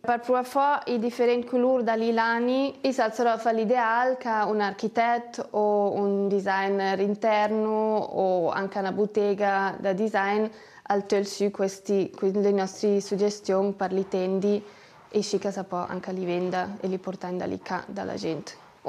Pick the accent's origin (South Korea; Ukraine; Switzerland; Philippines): Switzerland; Chur, Graubünden; siamo originariamente da Coira